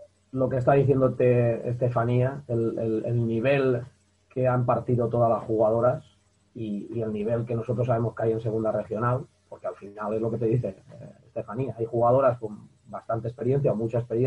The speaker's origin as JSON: {"language": "Spanish", "town": "Villar", "region": "Valencian Community", "country": "Spain", "said": "Somos de un pueblo, no sé si conocerás la zona de Alicante, somos de Villar."}